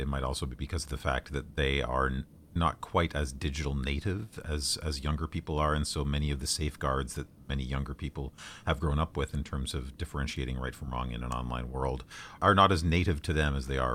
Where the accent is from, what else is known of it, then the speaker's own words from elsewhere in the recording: Canada; Of course, I'm Canadian, right?